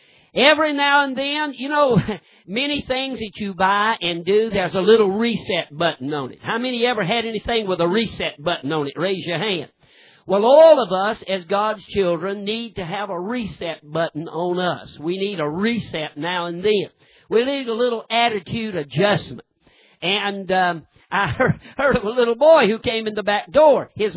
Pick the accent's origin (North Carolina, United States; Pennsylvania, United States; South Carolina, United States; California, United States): North Carolina, United States; I'm from North Carolina. The reason I know about this story, they had just passed that mandatory seatbelt law in North Carolina.